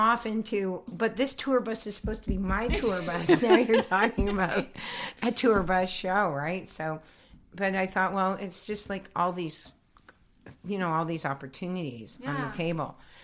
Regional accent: Toronto, Ontario, Canada; born there; Yes, I've been doing the psychic fair since, I feel like, since I was born in Toronto.

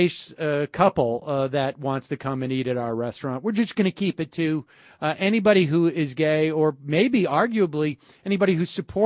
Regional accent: Worcester, Massachusetts, United States; I grew up in Worcester, and my dad is a fairly left-leaning guy

